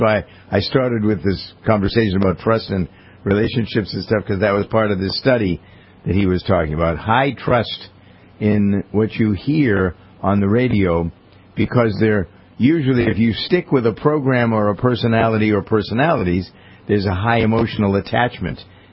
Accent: Boston, Massachusetts, United States; when I told them I was from the Boston area, the guy says to me, "Are you Irish?"

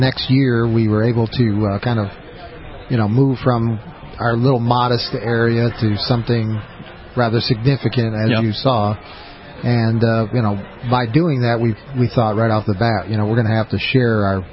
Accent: Gary, Indiana, United States; I come from Black Oak, which is a neighborhood on the west side of Gary.

